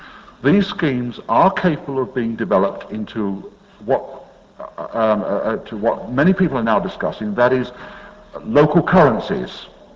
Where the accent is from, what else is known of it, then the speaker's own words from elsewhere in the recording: Jersey; But I come from Jersey. I don't talk about Guernsey very often.